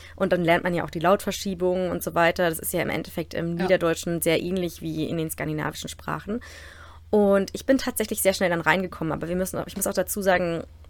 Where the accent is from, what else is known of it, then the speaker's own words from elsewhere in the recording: Berlin, Germany; Also wir kommen aus Berlin, aber wir haben beide in Rostock studiert